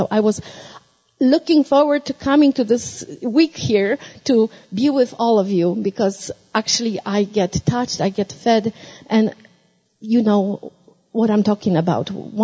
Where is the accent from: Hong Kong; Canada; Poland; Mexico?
Poland; Warsaw, Masovian Voivodeship; I come from Poland, Warsaw. It's a little country in the middle of Europe